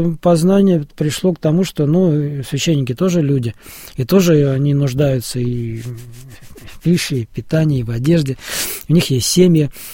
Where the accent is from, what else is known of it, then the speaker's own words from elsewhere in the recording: Moscow, Russia; я, хотя сам из Москвы